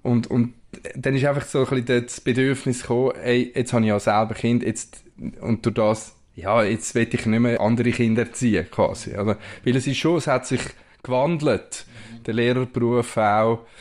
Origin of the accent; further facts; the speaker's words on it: Switzerland; first language Spanish; Schweizer und ich habe beide Pässe und habe dort, vielleicht ist das schon auch ein Teil, oder, wo ich bin quasi zweisprachig aufgewachsen, Spanisch-Deutsch